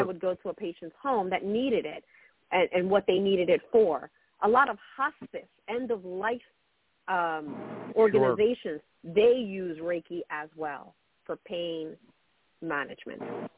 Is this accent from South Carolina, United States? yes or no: no; Brooklyn, New York, United States; No, I grew up in Brooklyn, New York. I come from very humble beginnings. I grew up in the low-income housing projects, the Marcy Projects, they're called.